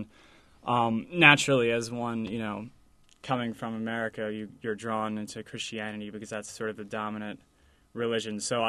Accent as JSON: {"language": "English", "town": "Rosemont", "region": "Pennsylvania", "country": "United States", "tie": "born or raised there", "said": "Exactly, yeah. I'm from Rosemont."}